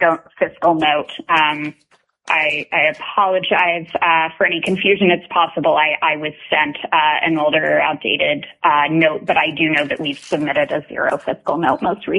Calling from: Anchorage, Alaska, United States; I'm calling from Anchorage, and I'm a deputy public defender with the Alaska Public Defender Agency.

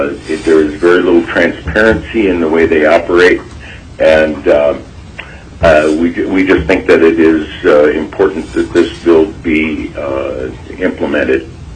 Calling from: North Pole, Alaska, United States; I'm calling from North Pole.

